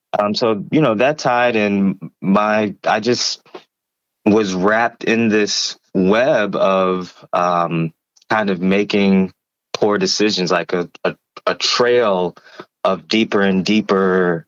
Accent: Ferguson, Missouri, United States; But I grew up in the Ferguson, Missouri area of St. Louis.

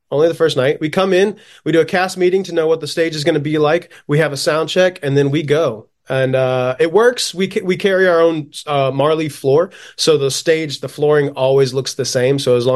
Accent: South Carolina, United States; I grew up in South Carolina, the upstate of South Carolina, a little Greenville Spartanburg area.

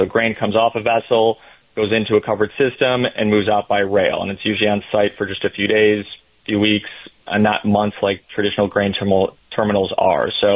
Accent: Chicago, Illinois, United States; please don't discriminate against deep dish pizza as a Chicagoan.

